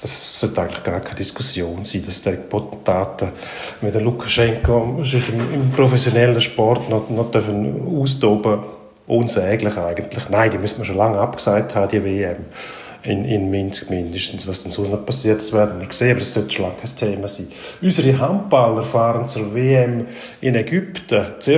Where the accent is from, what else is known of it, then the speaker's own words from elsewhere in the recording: Switzerland; Aber bei uns in der Schweiz ist das nordamerikanische System einfach zu implementieren, ohne alle Begleitumstände.